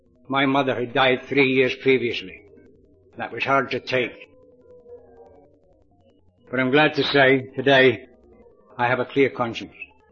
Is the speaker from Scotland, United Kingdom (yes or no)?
yes; Scotland, United Kingdom; Back in my hometown down in Clydeside in Scotland